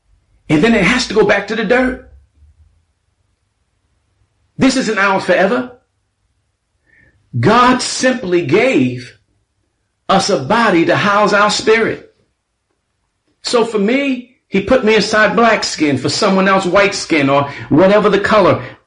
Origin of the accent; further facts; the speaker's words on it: New York City, New York, United States; I was raised in New York City. Back in the 60s when we had to use this and not a gun, I can handle myself.